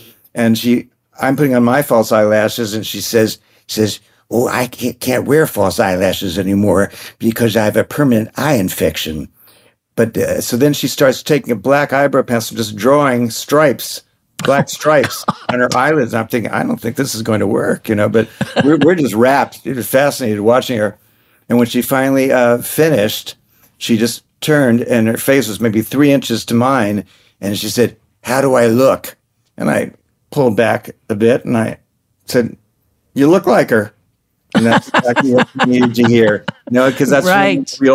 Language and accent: English; New York City, New York, United States; I grew up in New York City